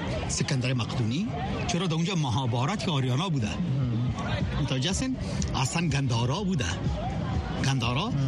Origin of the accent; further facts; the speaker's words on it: Afghanistan; ما هنوزم افغان هستیم، همه چیز افغانی است